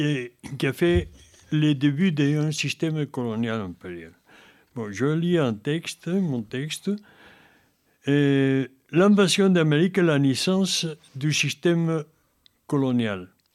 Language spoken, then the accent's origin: French; Peru; moved away as an adult; now in France; Et je suis originaire du sud du Pérou, presque à la frontière avec la Bolivie.